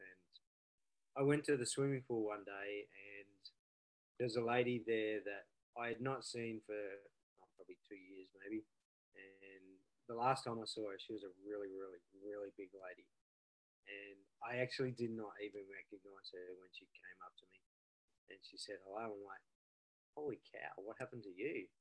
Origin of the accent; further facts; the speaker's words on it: Australia; As an Australian athlete, is stuff even legal for me to take?